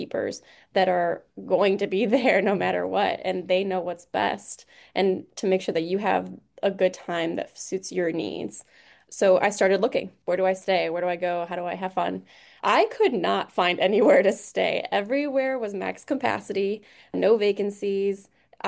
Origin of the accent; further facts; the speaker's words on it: Detroit, Michigan, United States; now in Massachusetts, United States; I'm new to Massachusetts. I'm actually from Detroit.